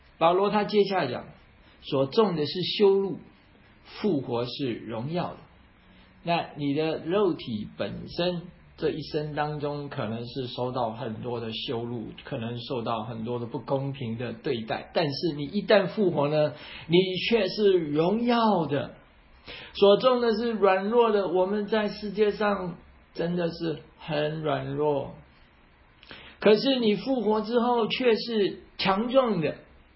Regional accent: China; 我们中国人不喜欢谈死亡

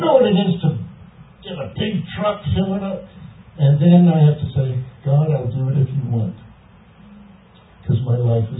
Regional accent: Bahamas; born there; You know, I wasn't born in a country. Did you know that? I was born in the Bahamas. Bahamas was under the British Commonwealth. My parents were Greek. My father came from Greece.

